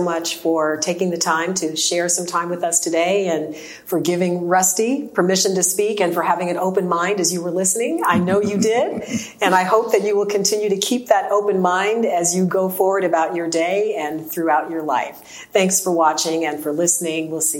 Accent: Chicago, Illinois, United States; now in Houston, United States; But I grew up in Chicago, and I love Houston, and I don't ever see leaving here.

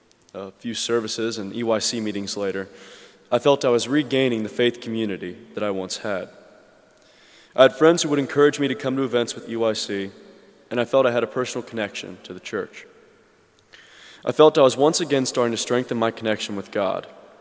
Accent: Columbia, South Carolina, United States; I fondly remember Sundays as a child in Columbia, South Carolina.

